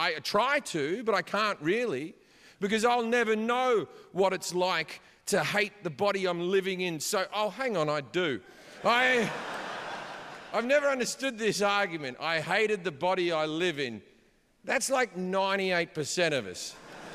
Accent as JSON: {"language": "English", "town": "Sydney", "region": "New South Wales", "country": "Australia", "tie": "born or raised there", "said": "I grew up in Sydney, one of the gayest cities on earth."}